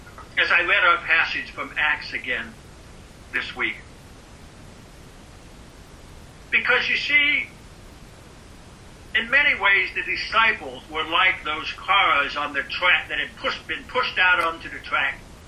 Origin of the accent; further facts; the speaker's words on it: Indiana, United States; I several times thought back to my Memorial Days growing up in Indiana.